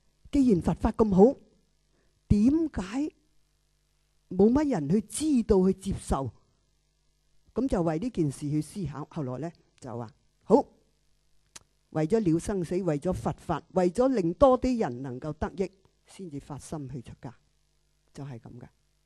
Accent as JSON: {"language": "Cantonese", "country": "China", "tie": "born there", "said": "我不是在香港出生的，我在中国出生，是七几年就开始打算计划偷渡"}